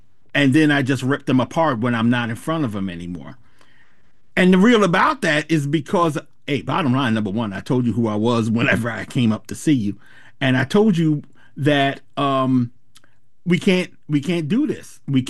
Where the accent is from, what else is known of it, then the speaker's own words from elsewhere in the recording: Somerset, New Jersey, United States; No, this is in Somerset, New Jersey.